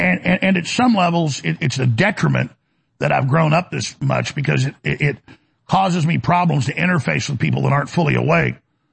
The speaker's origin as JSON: {"language": "English", "country": "United States", "said": "And you're like, woo, boy, I'm glad I'm from America."}